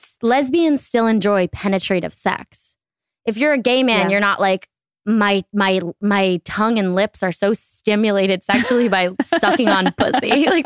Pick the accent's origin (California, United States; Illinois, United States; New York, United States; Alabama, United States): New York, United States; he was like super like this LA guy. And I was from New York.